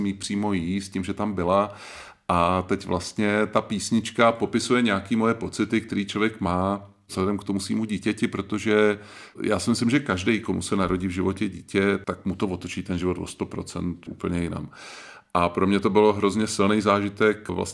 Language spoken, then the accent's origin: Czech; Prague, Czechia; now in Kovářov, Czechia; My jsme kousek od Milevska v malý vesničce u Kovářova a vzali jsme se tam úplnou náhodou. My jsme věděli už dlouho, že chceme odjet z Prahy, protože my jsme se ženou oba rodilí Pražáci